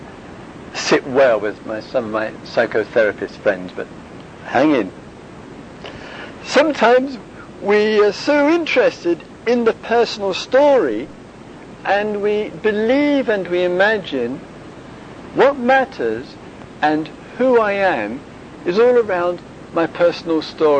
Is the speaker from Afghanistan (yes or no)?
no; England, United Kingdom; The only reason that the other monks and nuns knew that I was from the West was obvious. It was a clue. And they probably knew I was English because I was also far too lazy to spend the time learning Thai language.